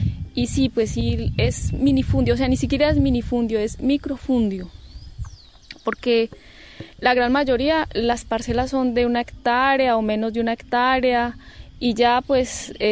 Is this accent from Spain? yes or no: no; Riosucio, Caldas, Colombia; Soy de Colombia, de un resguardo indígena que se llama Cañamomo Loma Prieta, de un municipio que se llama Río Sucio Caldas.